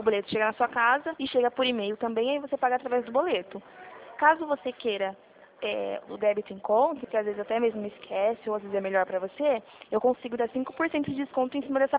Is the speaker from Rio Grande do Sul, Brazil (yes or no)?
no; Rio Claro, São Paulo, Brazil; Eu sou de Rio Claro.